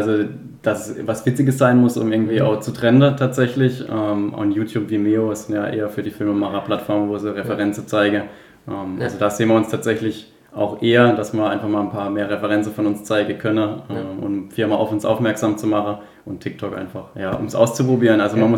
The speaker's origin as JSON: {"language": "German", "town": "Ottersweier", "region": "Baden-Württemberg", "country": "Germany", "said": "ich komme aus Oderzweier, also 14, 15 Kilometer von hier, keine große Strecke"}